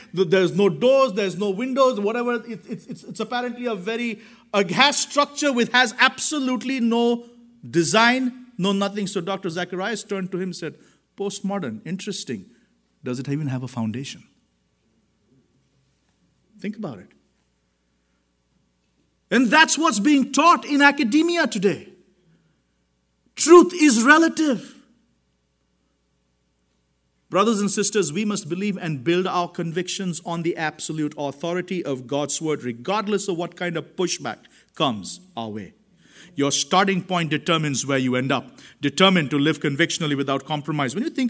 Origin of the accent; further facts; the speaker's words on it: India; growing up in India in a very conservative Christian home